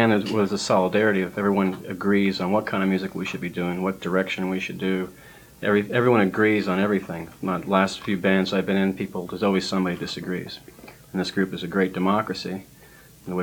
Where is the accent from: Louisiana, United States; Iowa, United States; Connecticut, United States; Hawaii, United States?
Connecticut, United States; Well, I grew up in Connecticut, played in high school bands, you know, played at local TV shows and played at high schools, all that.